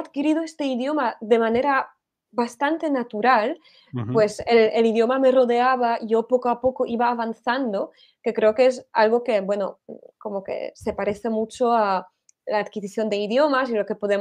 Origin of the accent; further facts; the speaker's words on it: Canary Islands, Spain; accent: Tenerife; yo tampoco pronuncio como se pronuncia en muchas partes de España. Tengo una pronunciación distinta. Entonces también es eso, ¿no? Que digamos que vengo de Tenerife.